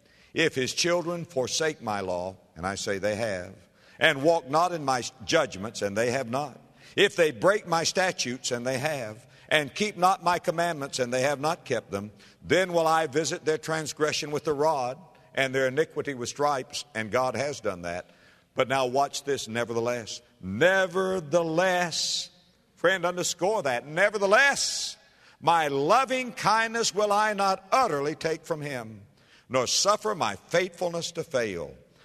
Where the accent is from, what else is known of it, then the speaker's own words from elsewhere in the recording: West Palm Beach, Florida, United States; the Gulf Stream that meanders about 3 miles off my hometown of West Palm Beach, Florida.